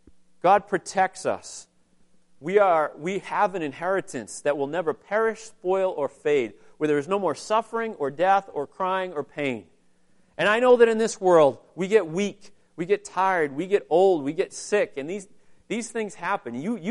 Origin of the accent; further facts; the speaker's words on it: United States; hop on Route 90, and go to the West Coast, and no one can stop me because I'm American, right?